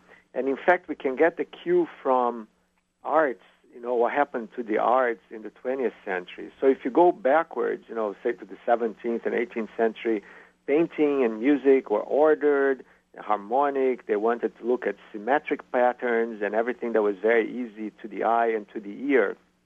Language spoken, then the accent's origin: English; Brazil; I grew up in Brazil where the Catholic Church is very strong